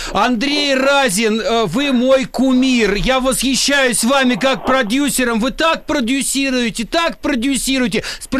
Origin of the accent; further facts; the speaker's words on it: Moscow, Russia; Я из Москвы.